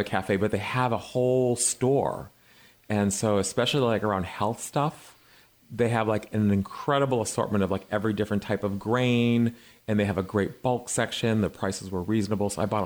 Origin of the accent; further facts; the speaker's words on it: Boston, Massachusetts, United States; Yeah, so I'm from Boston, and so during sort of the beginning initial, quote, AIDS crisis, before it actually even had a name, I was like 16, 17 years old